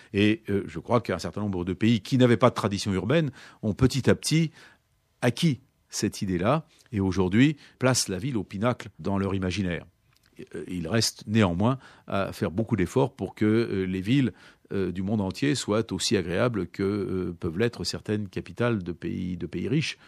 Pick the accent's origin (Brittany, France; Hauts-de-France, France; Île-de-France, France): Île-de-France, France; Paris; je suis né à Paris, en banlieue parisienne, et j'ai passé toute ma vie à Paris, mais avec des périodes à l'étranger ou des périodes de vacances plus ou moins longues, parfois à la campagne.